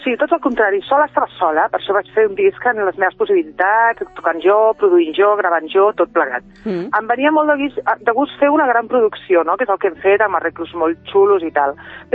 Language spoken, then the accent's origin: Catalan; Catalonia, Spain; andalusa perquè la meva mare és de Jaén i el meu pare i la meva àvia de Càdiz. O sigui, jo he nascut aquí, soc catalana, però clar, vulguis que no, jo aquesta cultura l'he mamat